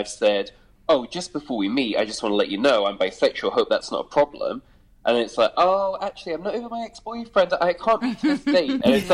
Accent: Midlands, United Kingdom; moved away as an adult; at 19, I moved to London because I grew up in the Midlands.

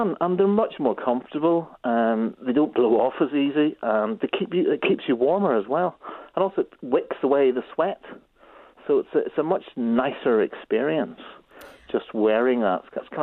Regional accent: Northern Ireland, United Kingdom; Because I'm from Northern Ireland, I've got a twin obsession with Irish linen, which used to be massive in Northern Ireland

